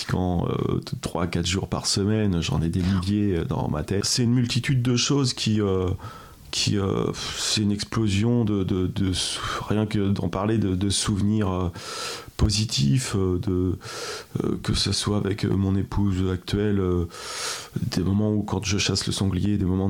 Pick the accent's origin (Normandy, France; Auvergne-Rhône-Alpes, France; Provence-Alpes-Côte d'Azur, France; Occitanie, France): Normandy, France; Alençon; born there; Alors moi, je suis chevin, je suis né à Alençon